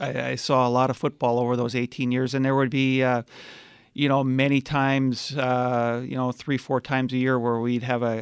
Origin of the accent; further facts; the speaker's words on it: Minnesota, United States; And they're while growing up in Minnesota, I've kind of passed on my love of hockey to my boys.